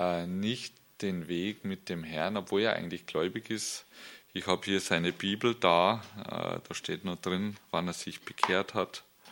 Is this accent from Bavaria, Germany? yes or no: yes; Bad Reichenhall, Bavaria, Germany; Ich bin hier im schönen Bayernland geboren und aufgewachsen in Bad Reichenhall. Das ist da ganz im Südosten von Deutschland und ein wunderbares Land.